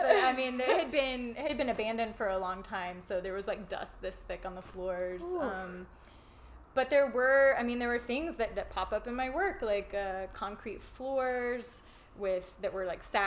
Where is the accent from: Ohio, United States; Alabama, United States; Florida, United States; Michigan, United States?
Alabama, United States; Birmingham; and some of that is just growing up in the South. Part of it is that when I was a kid, like maybe 8 years old, my mom bought an old slaughterhouse in downtown Birmingham